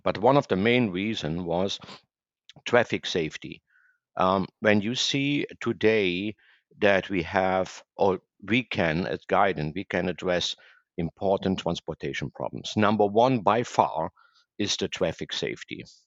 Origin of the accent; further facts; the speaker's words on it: Germany; now in Boca Raton, United States; I'm originally from Germany. I'm also an American citizen. I live here in Boca Raton, Florida, since more than 20 years.